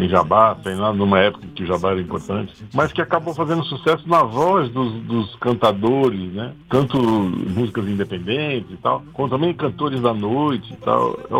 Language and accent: Portuguese; São Paulo, Brazil; E aí eu, como paulista, fiz esse projeto.